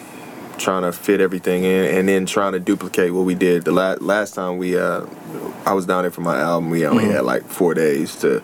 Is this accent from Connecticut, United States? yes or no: no; Houston, Texas, United States; So I'm from Houston originally, Houston, Texas originally. I sound like, I guess a lot of people said I sound like an East Coast artist at times.